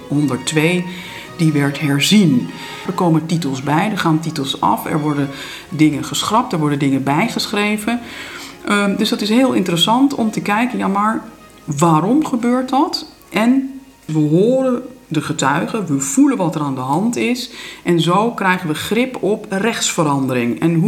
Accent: West Netherlands, Netherlands; Ik ben opgegroeid in het Westen. Maar we gingen natuurlijk heel vaak naar Friesland.

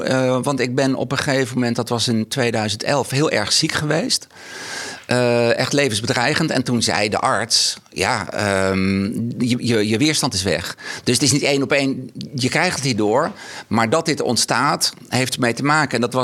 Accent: Sneek, Friesland, Netherlands; Ik kom natuurlijk oorspronkelijk uit Sneek. Geboren in Workum, opgegroeid in Sneek. Mijn ouders woonden toen in Leeuwarden.

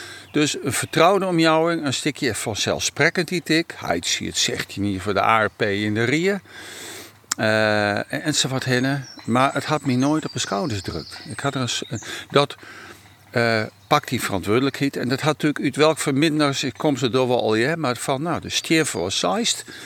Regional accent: Sneek, Friesland, Netherlands; Ik kom echt uit de Griffemeerde Laag. Dat wie in Snits toen nog heel sterk.

